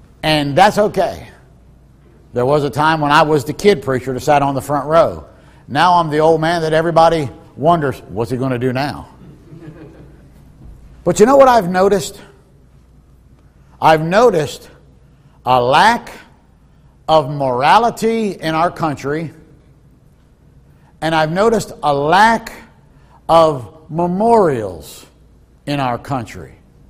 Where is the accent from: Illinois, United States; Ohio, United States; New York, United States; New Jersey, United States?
New Jersey, United States; also born or lived in Philadelphia; Look, I'm from the communist state of, I was born in Philadelphia, communist state of New Jersey.